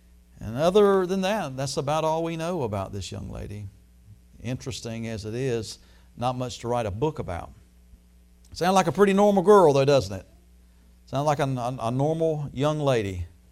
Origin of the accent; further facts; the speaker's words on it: Chocowinity, North Carolina, United States; Somebody went to through my hometown this past week. Where's Lisa at? Okay, she was amazed at how great and big and beautiful Chocowinity was.